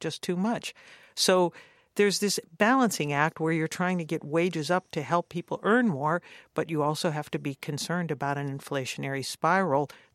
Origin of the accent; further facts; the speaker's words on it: Youngstown, Ohio, United States; If you live in my hometown, Youngstown, Ohio